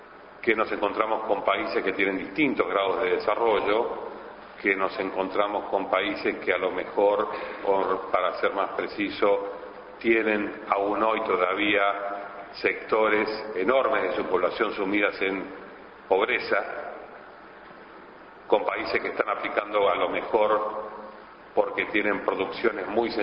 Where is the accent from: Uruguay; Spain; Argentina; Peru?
Argentina; los países con los cuales nosotros como argentinos nos sentamos a negociar